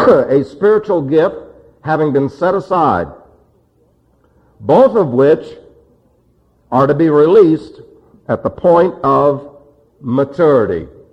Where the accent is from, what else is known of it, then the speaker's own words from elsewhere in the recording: New York City, New York, United States; I was raised in New York City.